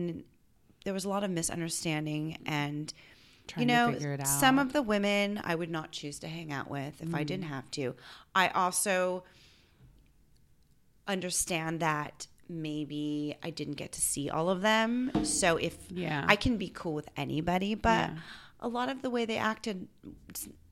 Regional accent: Granada Hills, California, United States; California, San Fernando Valley. I'm a Valley girl. Mm-hmm. I mean, 818 for life.

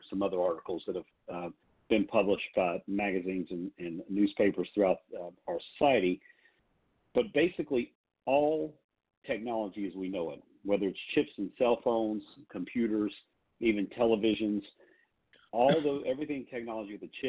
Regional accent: Spruce Pine, North Carolina, United States; So I'm originally from Spruce Pine. I was born and raised here. I moved away for a couple of decades, and about 3 years ago, moved back.

